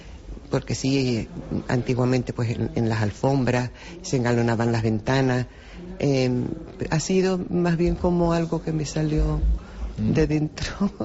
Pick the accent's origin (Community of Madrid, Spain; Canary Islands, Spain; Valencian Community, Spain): Canary Islands, Spain; Vilaflor; yo soy de Vilaflor y me casé en el año 1979.